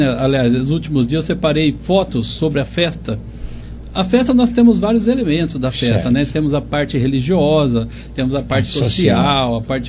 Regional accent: Monte Alto, São Paulo, Brazil; born there; eu nasci aqui em Monte Alto, né?

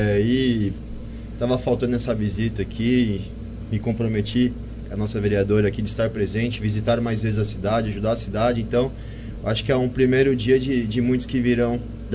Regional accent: São Paulo, Brazil; also born or lived in Campinas; now in Indaiatuba, Brazil; Eu sou de São Paulo, nascido em São Paulo, trabalhei como delegado em São Paulo, hoje estou no interior. Morei 2 anos em Campinas, hoje eu estou na cidade de Indaiatuba.

